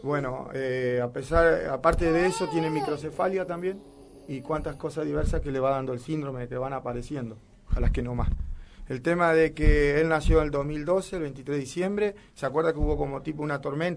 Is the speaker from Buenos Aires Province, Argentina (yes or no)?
no; Santa Fe, Argentina; Nosotros somos de Santa Fe capital.